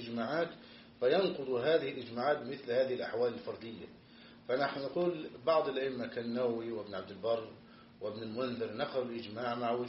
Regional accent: Egypt; إذا كنت موكلا من قبل ولاة الأمور عندنا في مصر

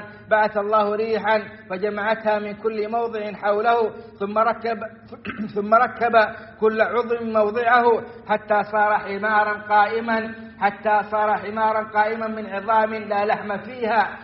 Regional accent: Saudi Arabia; وأدم على بلادنا السعودية أمنها وإيمانها

